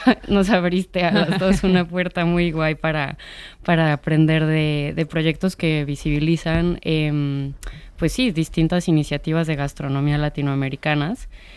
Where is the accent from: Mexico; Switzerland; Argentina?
Mexico; now in Madrid, Spain; porque soy mexicana y tengo morriña por la comida